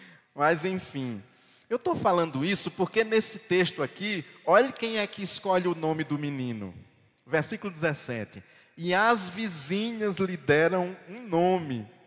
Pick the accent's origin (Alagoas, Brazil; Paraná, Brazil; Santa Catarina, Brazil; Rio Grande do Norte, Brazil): Rio Grande do Norte, Brazil; Eu ainda sou de uma geração que eu vi lá na minha região, no sertão nordestino, avô tomar para si algum neto.